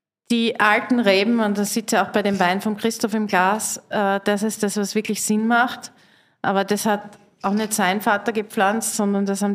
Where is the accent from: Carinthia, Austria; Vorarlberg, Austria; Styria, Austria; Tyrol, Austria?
Styria, Austria; die Gastfreundschaft ist ja bei uns in der Steiermark